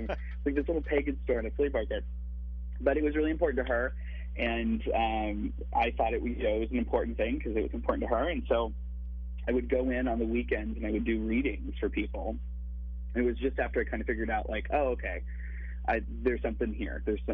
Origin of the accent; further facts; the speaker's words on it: Ohio, United States; So I grew up in Brown County, Ohio. Which is kind of, it's like the northernmost tip of Appalachia, is kind of what we think of.